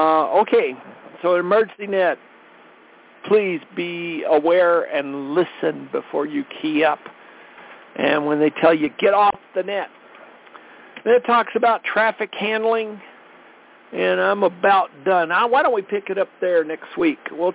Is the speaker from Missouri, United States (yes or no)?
no; Colorado, United States; from Colorado.